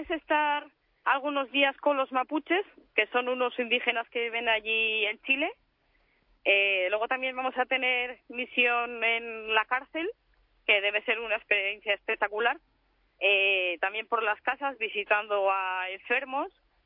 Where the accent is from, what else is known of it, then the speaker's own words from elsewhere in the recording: northern Spain, Spain; Pues es que como yo soy del norte de España, la verdad es que estoy bastante acostumbrada al frío.